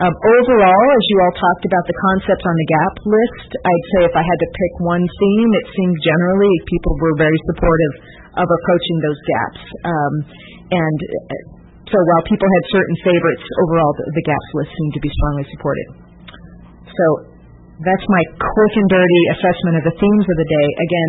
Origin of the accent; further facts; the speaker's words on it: Pacific Northwest, United States; I'm out here from the Pacific Northwest.